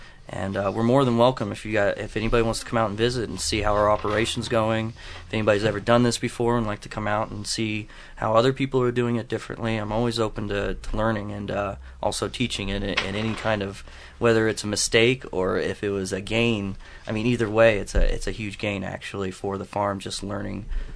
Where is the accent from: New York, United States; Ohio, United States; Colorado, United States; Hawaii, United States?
Ohio, United States; Dayton; I'm actually originally from Dayton.